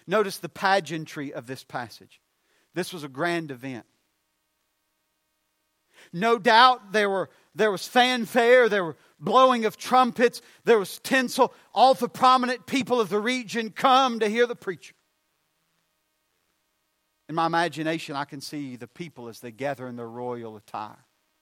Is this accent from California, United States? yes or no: no; Tennessee, United States; We're all from East Tennessee. Y'all know what that means.